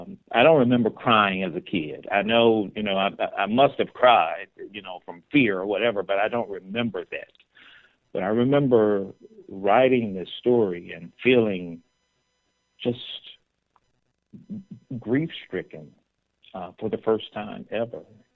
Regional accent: Southern United States, United States; as a Black gay man growing up in the South, you know, you feel like you have to hide your identity.

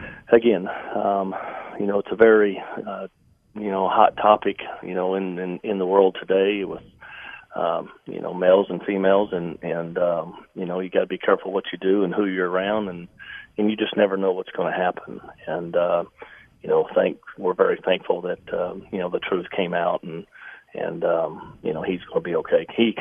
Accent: Oklahoma, United States; I'm from Oklahoma. My family's there.

